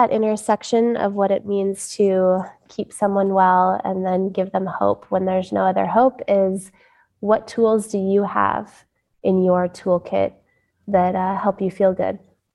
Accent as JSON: {"language": "English", "town": "Sedona", "region": "Arizona", "country": "United States", "tie": "born or raised there", "lives_now": "New York City, United States", "said": "I grew up in Sedona, Arizona."}